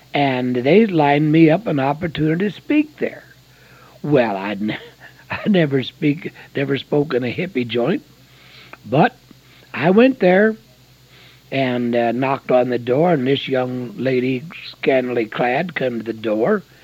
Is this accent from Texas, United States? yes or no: no; The Dalles, Oregon, United States; I got a phone call from the Dalles. You know, that's my hometown.